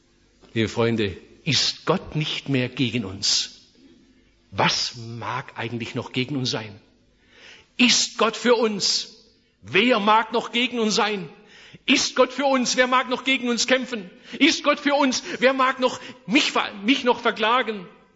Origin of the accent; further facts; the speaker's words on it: Germany; Ich sagte, ich komme aus Deutschland.